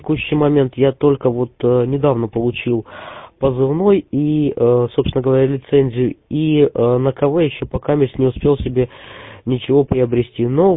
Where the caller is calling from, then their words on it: Kharkiv, Kharkiv Oblast, Ukraine; я работаю из Харькова через Халинк.